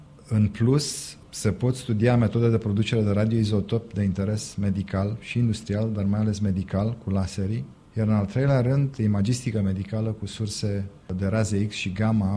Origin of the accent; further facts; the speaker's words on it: Bucharest, Romania; moved away; Sunt bucureștean, m-am născut în București.